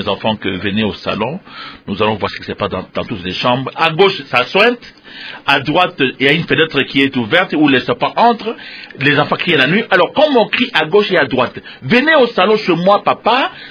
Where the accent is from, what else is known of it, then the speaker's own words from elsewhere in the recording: Kisangani, Tshopo, DR Congo; Moi, je suis natif de Kisangani, aujourd'hui chef de la province de la Chopo.